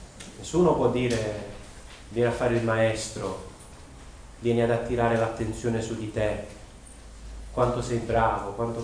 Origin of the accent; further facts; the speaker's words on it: Basilicata, Italy; vengo dalla Basilicata, ecco.